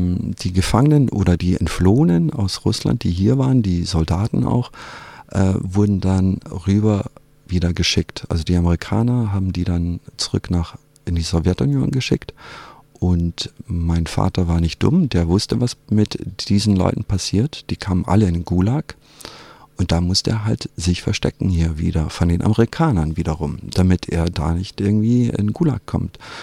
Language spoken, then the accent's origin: German; Munich, Bavaria, Germany; born there; Also wenn die Mutter Amerikanerin ist, sind die Kinder auch Amerikaner, obwohl ich in München geboren wurde. Und ja, ich bin halt Amerikaner